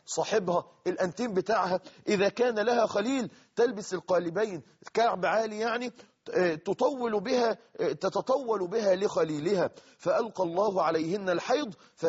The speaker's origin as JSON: {"language": "Arabic", "town": "Mansoura", "region": "Dakahlia", "country": "Egypt", "said": "كنت في نادي هو من أكبر النوادي عندنا في المنصورة"}